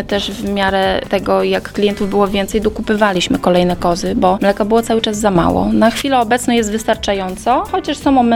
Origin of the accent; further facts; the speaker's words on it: Zębowice, Opole Voivodeship, Poland; jestem z Zębowic.